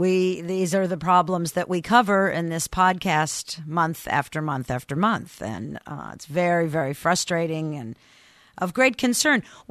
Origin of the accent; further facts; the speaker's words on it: Massachusetts, United States; Massachusetts, my home state